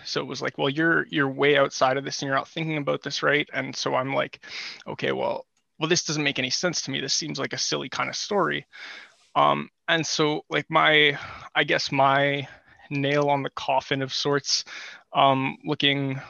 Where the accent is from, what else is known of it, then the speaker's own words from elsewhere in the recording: Manitoba, Canada; I was living in the city, and we were not living in I'm from Manitoba.